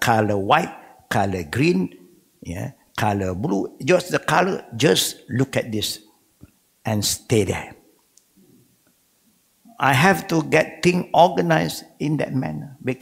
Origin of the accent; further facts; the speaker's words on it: Malaysia; English is a second language; That's why the Arab, when they know that we are Malaysian, oh, number wahid, good.